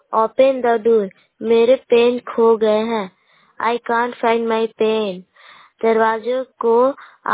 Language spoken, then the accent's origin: Hindi; Barwadi, India; मैं बरवाडी से हूँ